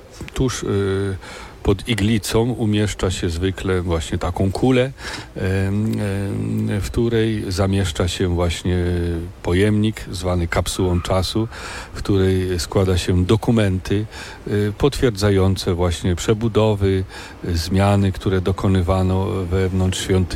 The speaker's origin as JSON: {"language": "Polish", "region": "Lubusz Voivodeship", "country": "Poland", "said": "Pochodzę z okolic Nowej Soli, a więc około 120 kilometrów od Gorzowa, tak?"}